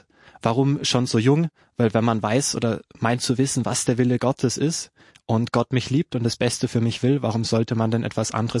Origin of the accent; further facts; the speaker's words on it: Bavaria, Germany; Ich komme gebürtig aus Deutschland, bin in Oberfranken aufgewachsen, das liegt für alle Österreicher im Norden von Bayern.